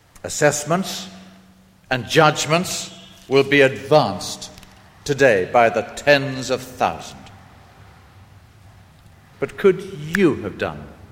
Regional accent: Central Kenya, Kenya; Where I was brought up in Kenya, in Kikuyu country

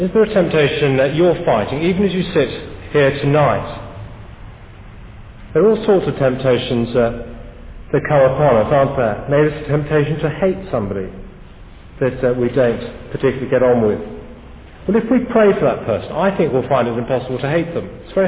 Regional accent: United Kingdom; because I'm British and I don't do that sort of thing.

